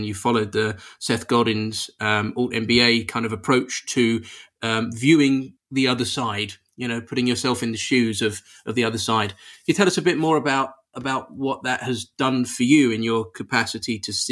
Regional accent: United Kingdom; You know, I'm sitting here as a British male, 40-something, still trying to reconcile things like the Balfour Declaration

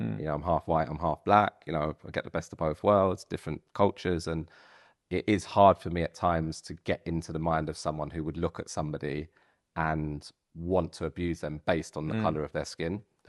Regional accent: Tottenham, London, United Kingdom; It felt to me like just growing up in Tottenham.

